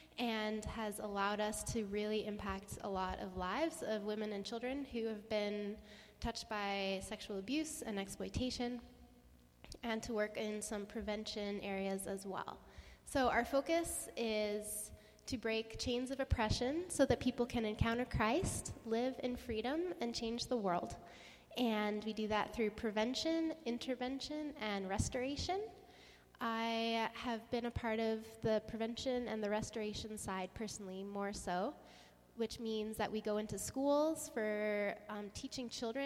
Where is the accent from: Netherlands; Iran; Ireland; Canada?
Canada; Calgary, Alberta; but I grew up in Calgary